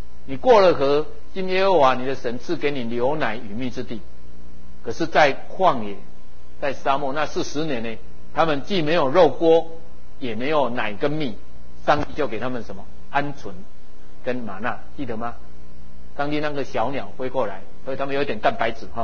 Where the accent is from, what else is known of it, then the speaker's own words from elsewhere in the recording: Taiwan; 所以我觉得对我们台湾人来讲，那个是我们，那个我们是一个挑战